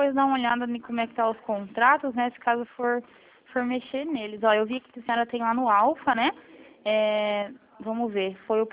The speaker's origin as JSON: {"language": "Portuguese", "town": "Toledo", "region": "Paraná", "country": "Brazil", "said": "Eu sou aqui de Toledo, do Paraná."}